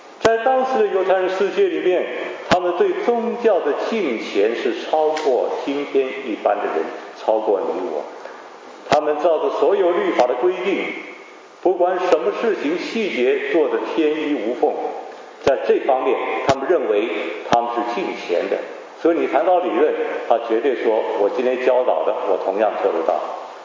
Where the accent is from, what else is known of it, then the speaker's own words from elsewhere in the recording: Taiwan; now in Canada; 我是从台湾来的，所以我到教会里面去，很大的华人教会